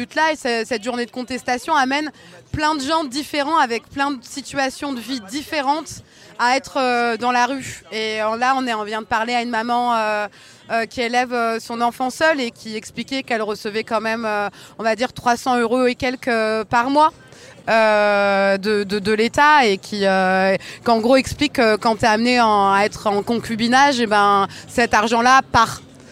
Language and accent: French; Rennes, Brittany, France; parce que moi aussi je suis rennaise